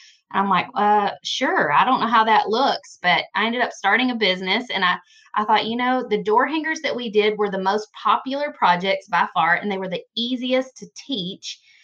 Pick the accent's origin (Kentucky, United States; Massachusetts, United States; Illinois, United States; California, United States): Kentucky, United States; I'm from Kentucky, Western Kentucky. There's a big difference between Western and Eastern, so...